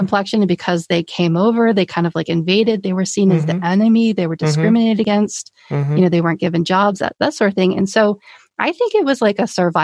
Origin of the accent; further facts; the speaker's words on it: Pennsylvania, United States; I just thought, I'm from Pennsylvania. I'm from back east. I guess it's just an Eastern thing.